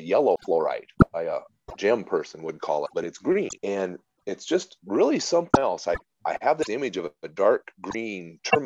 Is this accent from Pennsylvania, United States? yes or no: no; South Dakota, United States; I was born and raised out in South Dakota in the Great Plains of the United States.